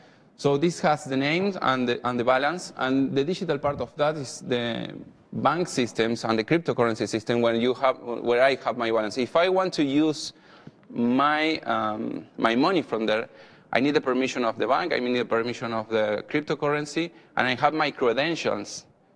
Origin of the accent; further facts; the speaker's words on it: Argentina; English is a second language; I'm from Argentina